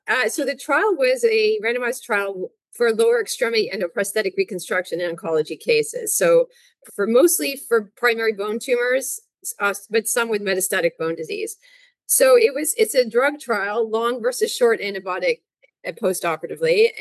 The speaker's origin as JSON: {"language": "English", "town": "Toronto", "region": "Ontario", "country": "Canada", "tie": "born or raised there", "moved": "as an adult", "lives_now": "United States", "said": "because my undergraduate and my medical school, my residency, were all in the United States, though I grew up in the Toronto area. And so then I went back to Canada for my fellowship, and then I started working at McMaster."}